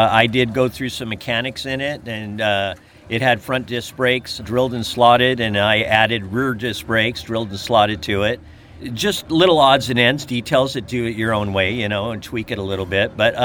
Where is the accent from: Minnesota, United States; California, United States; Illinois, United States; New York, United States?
California, United States; La Palma; La Palma, California.